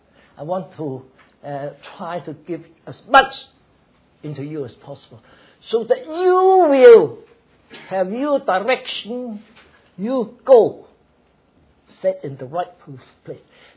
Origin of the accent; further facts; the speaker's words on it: Hong Kong; now in United States; I came so far from Hong Kong to here.